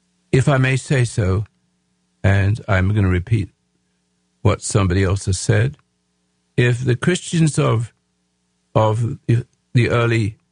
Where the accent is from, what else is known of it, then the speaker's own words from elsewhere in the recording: England, United Kingdom; now in United States; I'm an Englishman that became an American. It took me a long time because I came to America, it was different.